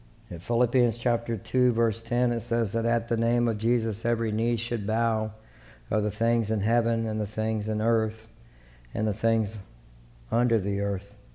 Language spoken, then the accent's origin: English; Texas, United States; We're from Texas. We all eat country fried steak.